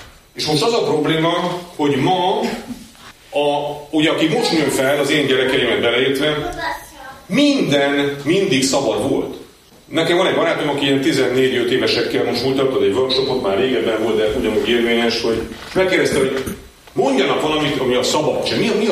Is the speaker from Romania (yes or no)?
yes; Transylvania, Romania; én Ceausescu diktatúrában nevelkedtem Erdélyben, Romániában, az egy kemény diktatúra volt.